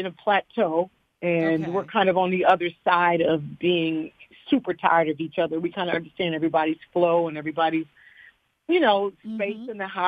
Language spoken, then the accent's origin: English; Chester, Pennsylvania, United States; You know I'm from Chester, PA.